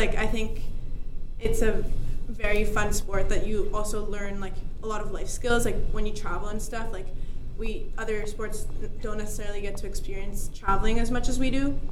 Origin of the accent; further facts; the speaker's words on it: Spain; moved away; also born or lived in Canada; Yeah, so basically I was born in Spain, and I grew up there